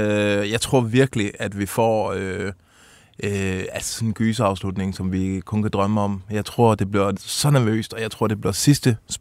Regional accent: Region of Southern Denmark, Denmark; jeg skulle til konfirmation hjemme på Fødeøen

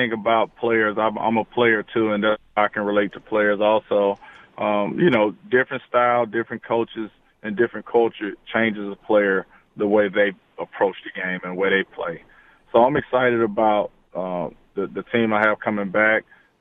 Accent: Mississippi, United States; my family is from Mobile, Alabama. Obviously, I grew up in Mississippi

